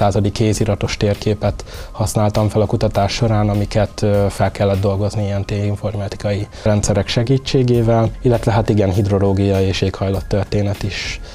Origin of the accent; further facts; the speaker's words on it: Kunhegyes, Jász-Nagykun-Szolnok, Hungary; Tulajdonképpen Kunhegyesnek, tehát a szülőfalumnak a 18. századi történetét kutatom